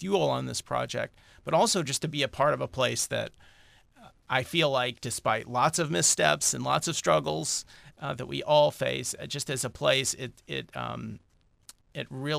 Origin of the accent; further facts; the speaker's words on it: Lexington, Kentucky, United States; I'm from Lexington, went to UK, had a brief sojourn out in California after college